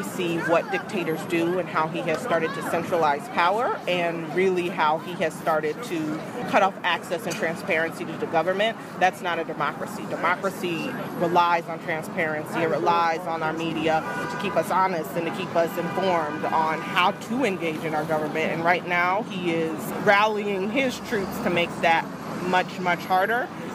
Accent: Snellville, Georgia, United States; now in New York City, United States; No, I'm actually from Georgia.

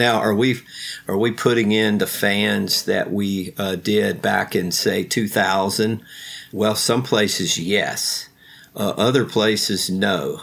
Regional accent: Charlotte, North Carolina, United States; But I have a twin brother, and he worked at Hendrick Motorsports. And we grew up in Charlotte. It's kind of the home, the central location of NASCAR racing.

